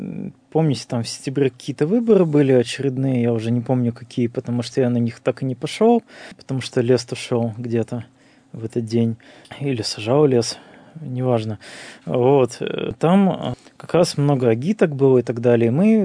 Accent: Nizhny Tagil, Sverdlovsk Oblast, Russia; Я вырос сам в Тагиле, там примерно так же.

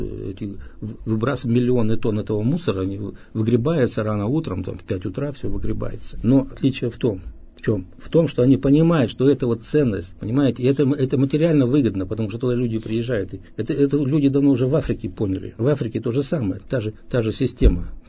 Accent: Russia; Один раз, когда я сказал из России

